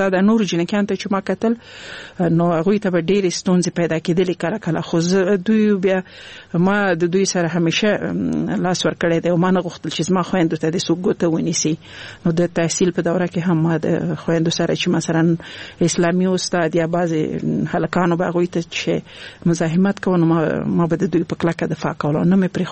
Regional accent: Laghman, Afghanistan; also born or lived in Nangarhar; زه خپل د لغمان ولایت یم او زما مور غوښتل چې زه باید ښځای کې درس وایم، نو ځکه هغه په لغمان کې وزه ماما کور کې په ننګرهار کې پریښی وم.

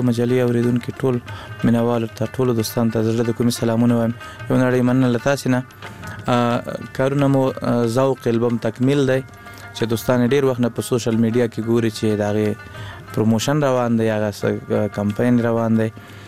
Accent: Laghman, Afghanistan; also born or lived in Kunduz

